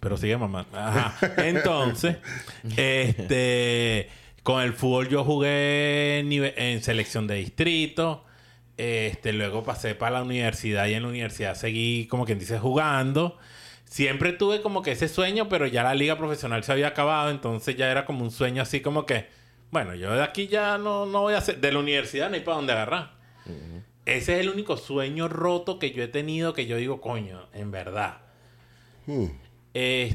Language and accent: Spanish; Venezuela; yo cuando era chamo en Venezuela, que jugaba fútbol sala